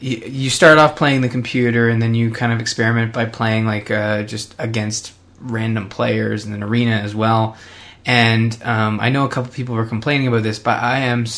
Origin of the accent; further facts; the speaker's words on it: Canada; Like, I assume the worst, and I'm just Canadian.